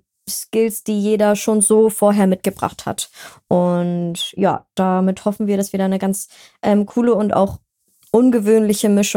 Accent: Hanover, Lower Saxony, Germany; also ich komme ja ursprünglich gar nicht von hier, ich komme aus Hannover ursprünglich.

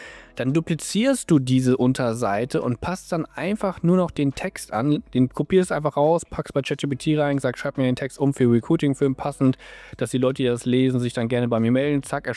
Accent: Hanover, Lower Saxony, Germany; weil ich komme aus Hannover

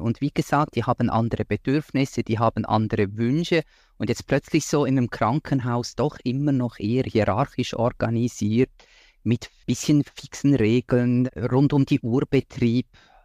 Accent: Switzerland; Bei uns in der Schweiz immer noch die 50-Stunden-Wochen, Nachtdienst, Wochenenddienst, das ist normal, das gehört dazu.

